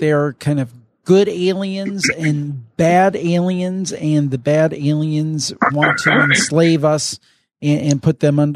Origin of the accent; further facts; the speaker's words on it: Ohio, United States; it's going to be near my hometown, within driving distance of the Cleveland area